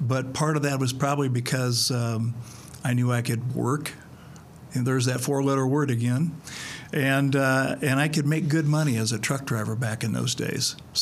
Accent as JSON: {"language": "English", "town": "Fairbury", "region": "Illinois", "country": "United States", "tie": "born or raised there", "said": "Well, we're from a little town called Fairbury, Illinois, and Fairbury is about a little town about 35 miles northeast of here, where my parents grew up and where I grew up the first part of my life."}